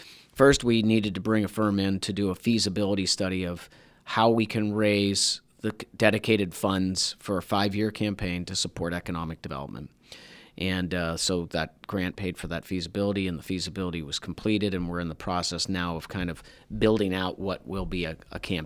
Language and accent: English; Erie, Pennsylvania, United States; somebody saw I was from Erie, and they were from Arizona and Oklahoma